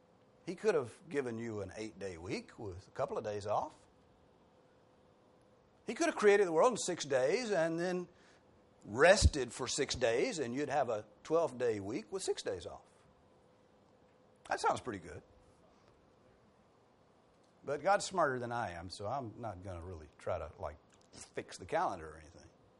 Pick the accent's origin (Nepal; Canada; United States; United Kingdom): United States; the South; You know, I come from the South, not far from here. It's a lot different from here, though, because it was a small town.